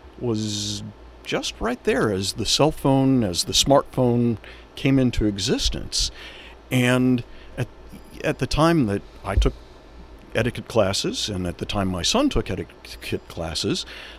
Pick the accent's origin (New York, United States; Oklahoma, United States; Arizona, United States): Oklahoma, United States; Tulsa; I grew up in Tulsa.